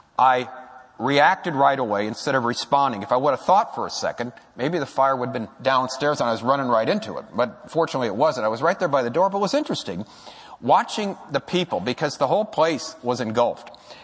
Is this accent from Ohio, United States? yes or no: no; California, United States; One guy was from Minnesota. I'm from California.